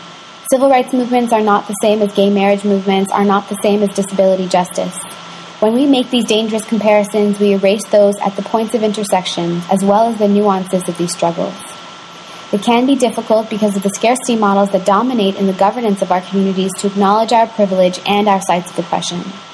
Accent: Toronto, Ontario, Canada; also born or lived in Trinidad; I was born in Trinidad, raised in Toronto.

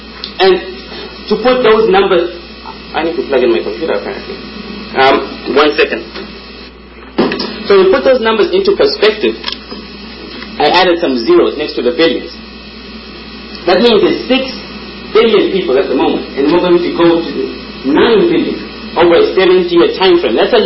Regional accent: Zimbabwe; That's my first name and my last name. And I'm from Zimbabwe. And my tribes, I'm a mix of different tribes from Southern Africa. My tribe is very important, the Bene tribe, which are descendants of the Zulu and the Swati tribes

